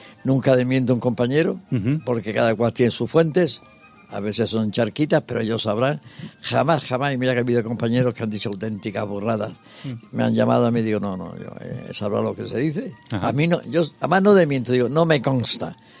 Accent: Granada, Andalusia, Spain; vuelvo a mi tierra, porque claro, yo soy andaluz.

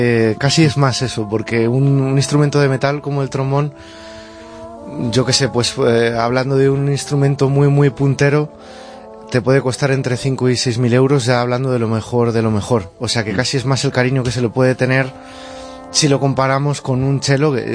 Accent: Zamora, Castile and León, Spain; Yo me acuerdo cuando era pequeño que en Zamora solo había, en el conservatorio solo había violín, guitarra y piano.

